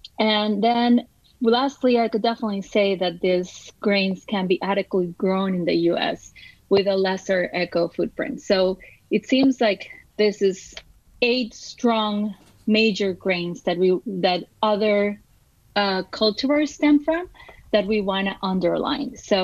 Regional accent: Costa Rica; now in United States; I think that I always had it built in because I grew up outside of the United States. I lived all of my childhood in Costa Rica, where we eat a lot of corn products.

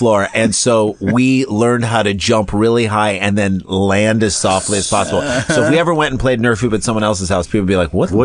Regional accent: St. Louis, Missouri, United States; we grew up in St. Louis, but through him, we understand what that means to be a proud Detroit person.

